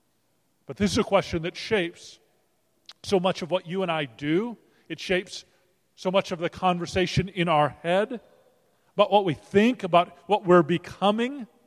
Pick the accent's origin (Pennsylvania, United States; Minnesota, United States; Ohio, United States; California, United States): Minnesota, United States; I am from Minnesota, or I'm a Minnesotan. I live in Minneapolis.